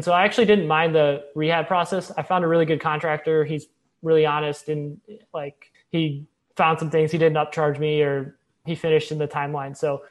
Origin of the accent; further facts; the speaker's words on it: Illinois, United States; I grew up in Illinois, so I'm from the Midwest.